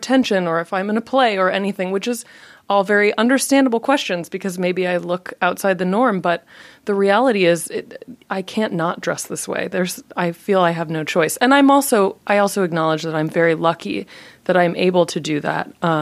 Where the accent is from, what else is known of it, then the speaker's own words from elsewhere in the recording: Japan; it came out of growing up in Japan partially and being really an outsider